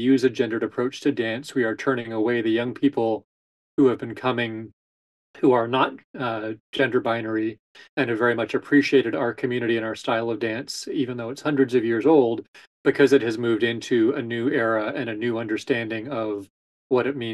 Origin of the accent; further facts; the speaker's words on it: Canada; I come from Canada